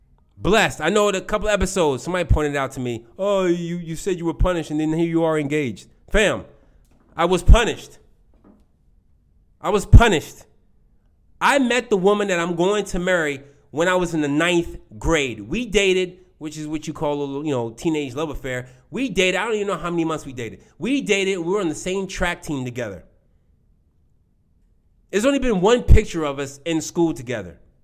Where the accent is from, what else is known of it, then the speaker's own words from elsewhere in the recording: La Plata, Maryland, United States; So we both grew up in Maryland. I grew up in La Plata.